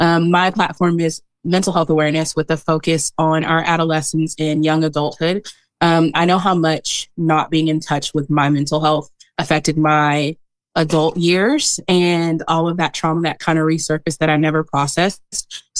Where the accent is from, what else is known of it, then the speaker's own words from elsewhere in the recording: California, United States; And I'm originally from California, Southern California, but I have lived in Kentucky now for almost 10 years. So this is my second home.